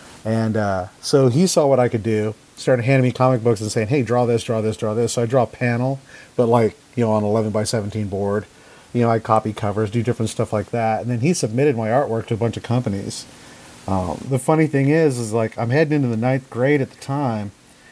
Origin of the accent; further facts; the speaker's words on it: Boise, Idaho, United States; now in East Coast, United States; I'm out here on the East Coast right now. Originally, I'm from the West Coast, little place called Boise, Idaho.